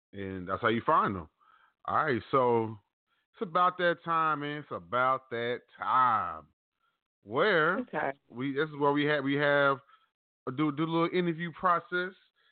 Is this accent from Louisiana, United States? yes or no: no; Trenton, New Jersey, United States; moved away; Now, although I'm doing the show from Texas, I'm originally from Trenton, so I know all about Jersey.